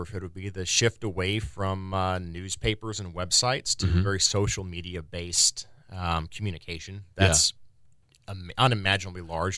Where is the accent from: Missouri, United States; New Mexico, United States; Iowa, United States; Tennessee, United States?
New Mexico, United States; Albuquerque; I came from Albuquerque, New Mexico. Joined the Air Force in 2004 and went to Dover Air Force Base in Delaware